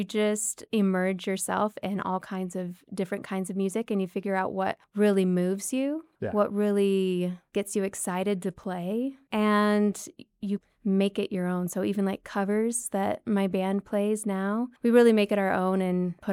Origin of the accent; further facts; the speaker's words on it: Alpine, Utah, United States; I grew up in Alpine, Utah, so not too far from here, just on the other side of the mountain.